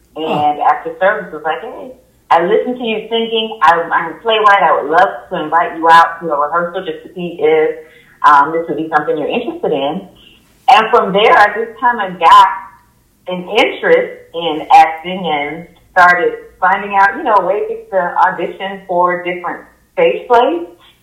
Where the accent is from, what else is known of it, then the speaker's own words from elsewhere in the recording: Jacksonville, Florida, United States; moved away as an adult; now in Atlanta, United States; I am originally from Jacksonville, Florida. Moved here in 2011.